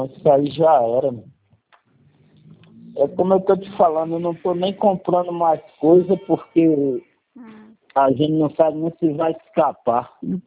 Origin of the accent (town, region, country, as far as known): São Paulo, Brazil